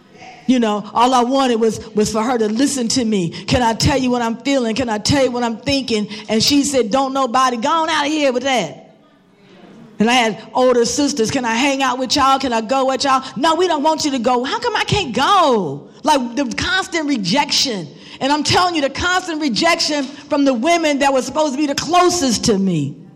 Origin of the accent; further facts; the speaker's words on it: Cincinnati, Ohio, United States; I'm from the Cincinnati area. And so I came here to get clean.